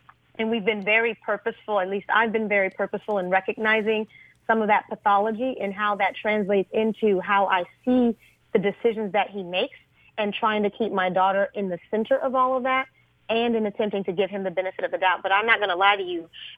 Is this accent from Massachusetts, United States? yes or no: no; Louisiana, United States; I am from Louisiana, so you know how that goes down.